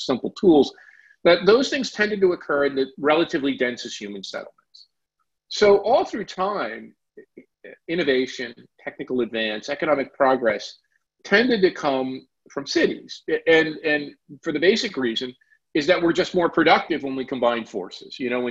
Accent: Newark, New Jersey, United States; I've been tracking events in Newark pretty closely. It's my hometown.

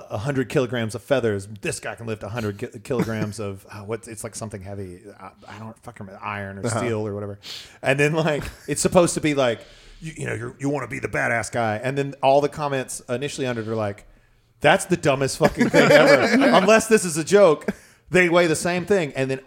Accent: Lexington, North Carolina, United States; Yeah, we're from Lexington, so that's Rocky Mountain's way less boring.

